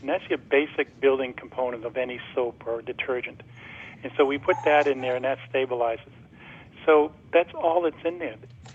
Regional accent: Boston, Massachusetts, United States; now in Florida, United States; Yes, I'm a Bostonian.

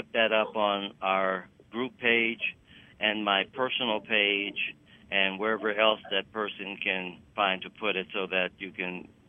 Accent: Midwest, United States; Now, I knew it was going to be cold here. I was born and raised in the Midwest.

